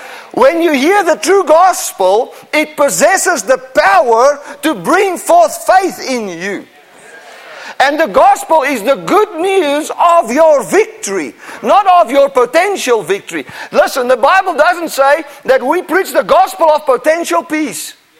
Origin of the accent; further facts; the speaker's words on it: South Africa; You know, I come from South Africa. In the northern parts of South Africa, it's very dangerous.